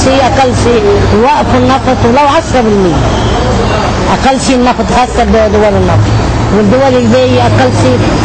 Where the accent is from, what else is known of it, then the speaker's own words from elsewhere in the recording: Ainata, Nabatieh Governorate, Lebanon; من عيناتها